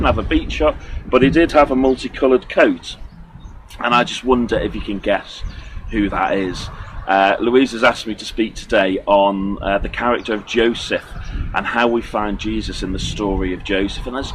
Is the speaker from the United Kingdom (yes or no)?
yes; Bebington, North West England, United Kingdom; now in Colchester, United Kingdom; I'm a Wirral lad, born and bred. I was raised in Bevington on the Wirral.